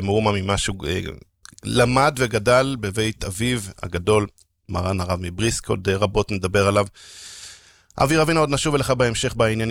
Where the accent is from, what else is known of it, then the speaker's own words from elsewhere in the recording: Jerusalem, Jerusalem District, Israel; גדלתי בצילו בשכונת גאולה בירושלים